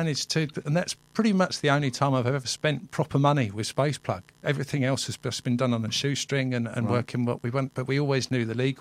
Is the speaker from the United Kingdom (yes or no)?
yes; Bromley, London, United Kingdom; also born or lived in Winchester; I'm actually from Bromley, but at the time it was Winchester.